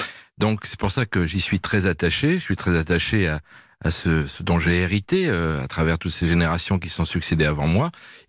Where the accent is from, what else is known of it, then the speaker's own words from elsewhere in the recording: Limoges, Nouvelle-Aquitaine, France; Alors moi, j'ai grandi à Limoges